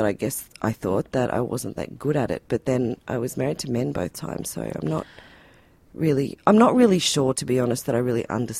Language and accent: English; Tasmania, Australia; I wasn't from a country town. I'm from Tassie. But okay. Yeah, I was from a small place.